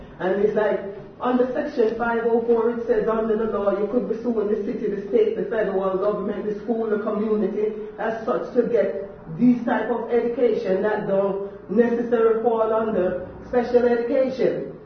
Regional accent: Kingston, Jamaica

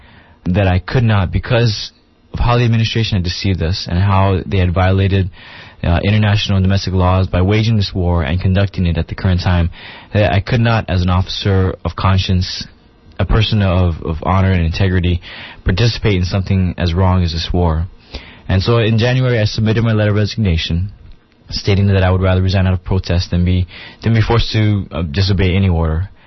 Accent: United States; As an American, we believe in certain principles according to our Constitution

